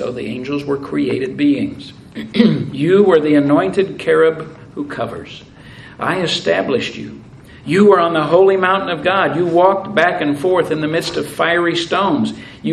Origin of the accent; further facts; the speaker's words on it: Missouri, United States; Show me. I'm from Missouri.